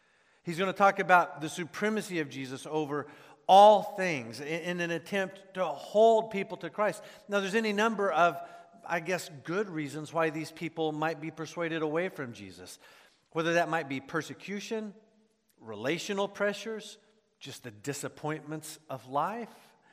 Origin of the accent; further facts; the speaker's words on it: Midwest, United States; also born or lived in South, United States; Growing up in the Midwest and in the South, Niagara is just a figment of the imagination